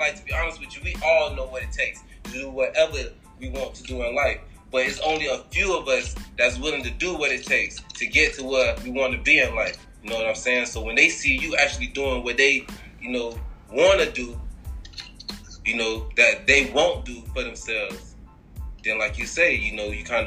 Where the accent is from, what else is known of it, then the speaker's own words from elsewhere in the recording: Daytona Beach, Florida, United States; now in Atlanta, United States; Originally from Daytona Beach, Florida, you know. I'm in Atlanta, Georgia right now.